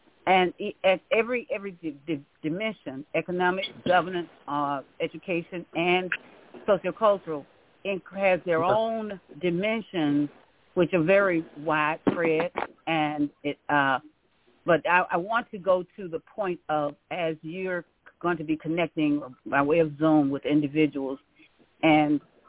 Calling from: Pompano Beach, Florida, United States; I'm calling from St. Petersburg, Pompano, Florida, still in Florida.

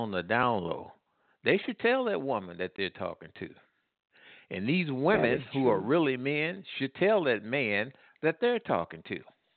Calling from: Midwest, United States; Yes, yeah … calling from the Midwest.

